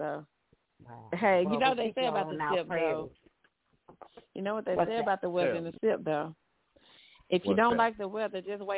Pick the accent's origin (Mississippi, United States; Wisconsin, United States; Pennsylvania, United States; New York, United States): Mississippi, United States; Carthage; now in Laurel, United States; I'm from Mississippi, the SIP small town. I'm from a small town called Carthage, Mississippi. I currently reside in Laurel, Mississippi.